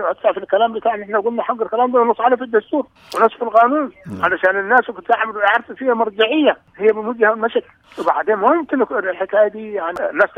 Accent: Sudan; نعم أنا من السودان

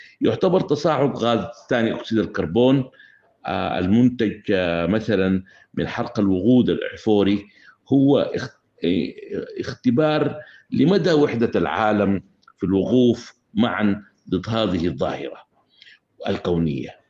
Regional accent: Sudan; وقضايا تهم بلادنا السودان

